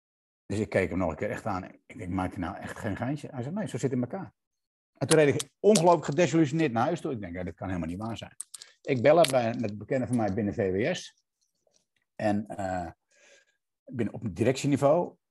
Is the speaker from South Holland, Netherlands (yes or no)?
yes; Reeuwijk, South Holland, Netherlands; born there; ik ben 61 jaar oud. Ik ben een Zuid-Hollander. Ik ben geboren in Reeuwijk.